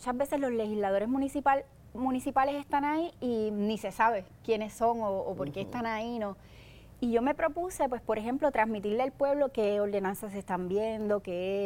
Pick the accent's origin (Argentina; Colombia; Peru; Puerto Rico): Puerto Rico; Utuado; me di mucho más a conocer en Utuado, que es mi pueblo natal, ¿verdad? Claro. Y por razones obvias, pues es donde más me conocen, que ha sido mi radio de acción y donde me crié y todo.